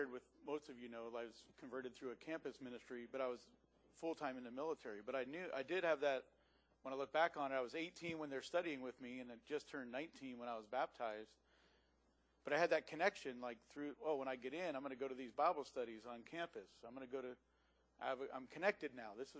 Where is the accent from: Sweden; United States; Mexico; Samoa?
United States; I was raised in the United States, and I'm consider myself patriotic